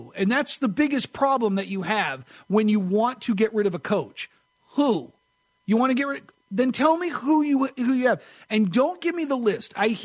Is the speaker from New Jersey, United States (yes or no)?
no; New Hampshire, United States; my wife, who's from Florida, and I'm from New Hampshire, I grew up having real trees in my house